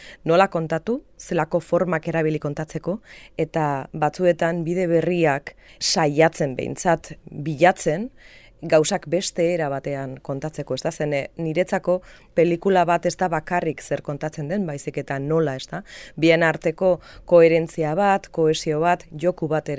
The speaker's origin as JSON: {"language": "Basque", "town": "Arrigorriaga", "region": "Basque Country", "country": "Spain", "said": "Arrigorriagakoa naiz"}